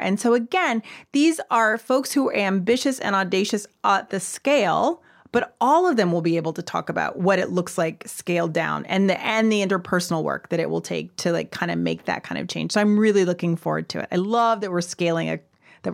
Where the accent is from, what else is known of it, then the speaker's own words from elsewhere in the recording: United States; like, look, I'm an American. Our geography is like really poor.